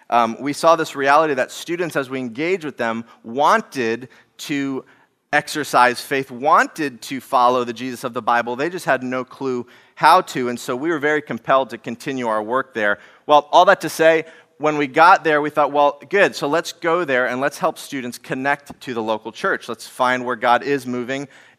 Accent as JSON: {"language": "English", "country": "United States", "lives_now": "Italy", "said": "I'm American, so don't be worried if you thought I might have been an Italian church planter. I speak your language."}